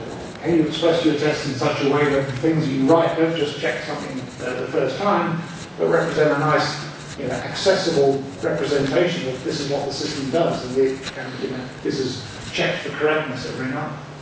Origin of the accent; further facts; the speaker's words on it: Australia; now in Germany; I'm Australian, so I've done the Southern Hemisphere. I'm now in Germany, so I've done the Northern Hemisphere.